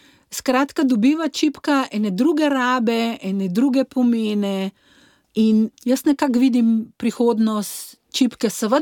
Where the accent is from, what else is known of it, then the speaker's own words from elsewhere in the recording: Ljubljana, Central Slovenia, Slovenia; glede na to, da sem Ljubljančanka